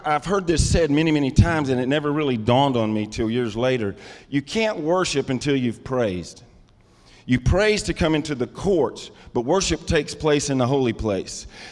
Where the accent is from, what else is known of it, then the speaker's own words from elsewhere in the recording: Texas, United States; I did come by way of Placentia, but I'm from Texas. And so the difference between me and Pastor David is he says Ewens, and we say y'all.